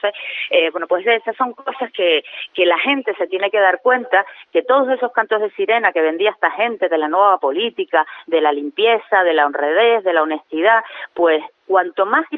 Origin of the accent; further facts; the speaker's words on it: Santa Cruz de Tenerife, Canary Islands, Spain; yo tengo que reconocer que yo soy chicharrera y ahí la sangre tira.